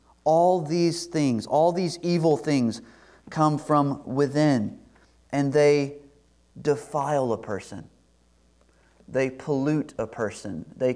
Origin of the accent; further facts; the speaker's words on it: Eustis, United States; It's far away from the metropolis of even my hometown, Eustis, much less the great metroplex of Dallas-Fort Worth.